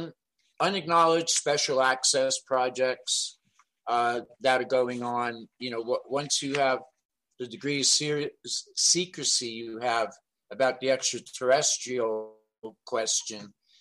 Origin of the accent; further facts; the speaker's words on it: New York City, New York, United States; also born or lived in Miami; I grew up in New York City. I worked the majority of my career in Miami.